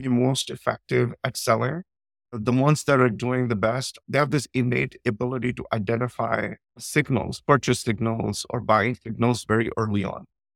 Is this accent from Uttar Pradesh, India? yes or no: no; New Delhi, Delhi, India; moved away as an adult; now in United States; I grew up in New Delhi in India. And after having spent some time there, having completed my bachelor's, I decided to move to the States